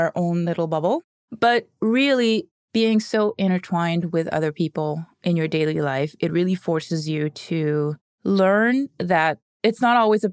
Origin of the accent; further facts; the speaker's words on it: Mauritius; also born or lived in Canada; So I was born in Canada, and then my parents moved back to Mauritius, which is where they grew up. Mauritius is a tiny island east of Madagascar in the Indian Ocean. It's the only place the dodo bird ever lived. So I grew up there.